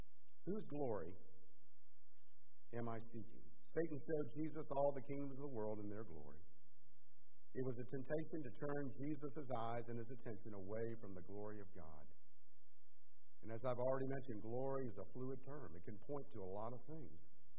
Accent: United States; as an American, as somebody who's very practical, and as Americans, we tend to be more pragmatic.

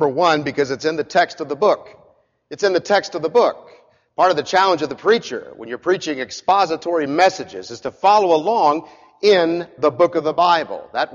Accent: United States; We want to amass goods. Part of being an American, but unfortunately it goes against the grain.

